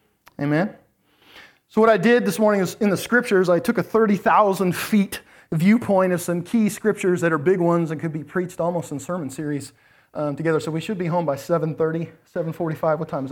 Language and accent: English; United States; I'm not blessed because I'm American.